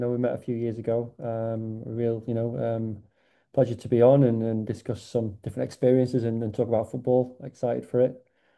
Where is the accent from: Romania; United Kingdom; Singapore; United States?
United Kingdom; Sheffield, Yorkshire and the Humber; I'm originally from Sheffield. I'm a big Sheffield United fan